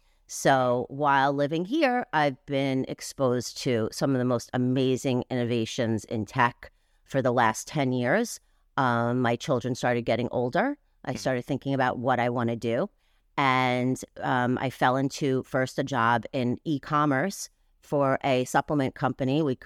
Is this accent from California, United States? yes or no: no; New York, United States; I grew up in New York. I grew up, you know, in the club scene and also very much involved in going to museums and art shows